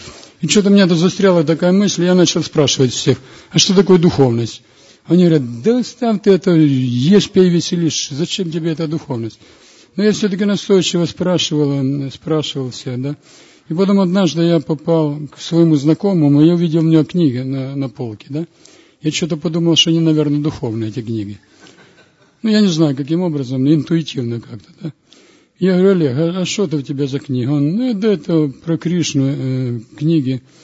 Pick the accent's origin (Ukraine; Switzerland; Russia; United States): Ukraine; Poltava, Poltava Oblast; я с Полтавы, с Украины.